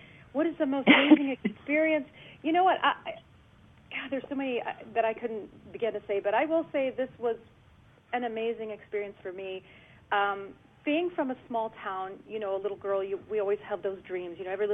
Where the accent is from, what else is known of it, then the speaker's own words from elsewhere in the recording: Chicago, Illinois, United States; born there; Well, I was born in Chicago.